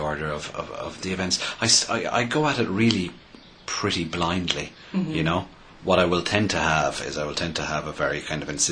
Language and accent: English; Ireland; There's an interesting thing about when, as an Irish writer, you do speech on the page, especially with West of Ireland speech